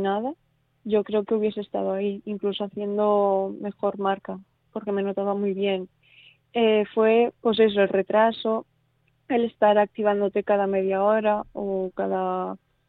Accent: Velilla de Cinca, Aragon, Spain; al llegar a mi pueblo, mis amigos también con una pancarta

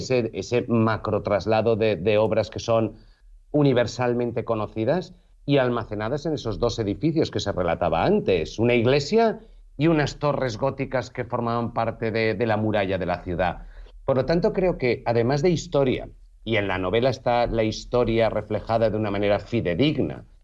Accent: Valencia, Valencian Community, Spain; yo soy de Valencia. Yo soy de Valencia y llevo toda la vida viviendo en la capital del Turia

